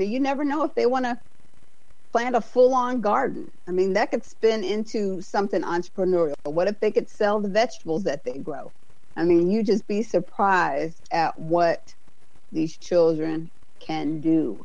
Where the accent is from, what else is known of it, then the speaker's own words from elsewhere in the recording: Alaska, United States; Let's see, recess time, because I'm from Alaska. We could go outside and ice skate.